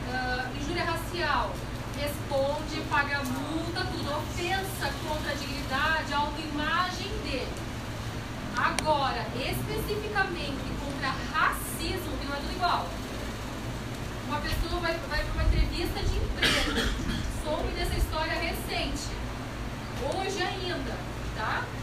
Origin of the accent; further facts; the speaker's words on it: Pato Branco, Paraná, Brazil; Quando eu era pequena lá em Pato Branco, mais ou menos